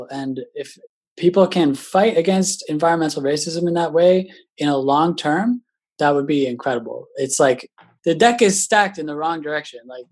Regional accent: Toronto, Ontario, Canada; And I grew up downtown Toronto, which is like, as I said, like very, very diverse. You know, I grew up kind of in Koreatown.

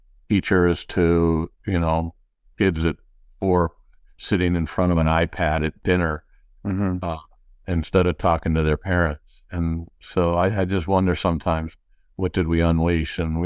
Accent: Detroit, Michigan, United States; I grew up in the Midwest, classic Midwesterner, all kinds of cities. Dad moved around a lot, eventually ended up in Detroit

